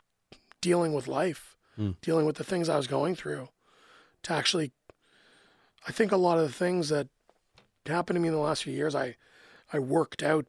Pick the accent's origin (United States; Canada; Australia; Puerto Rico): Canada; So, you know, I think as a Canadian